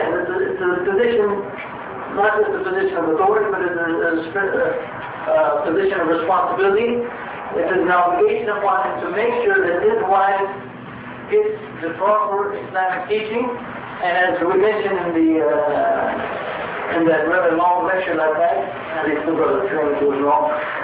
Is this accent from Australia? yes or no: no; Spain; Is it so important to scholars like probably a famous scholar from my home country, Spain? You'll notice in my lectures I quote lots of scholars from Spain for some reason.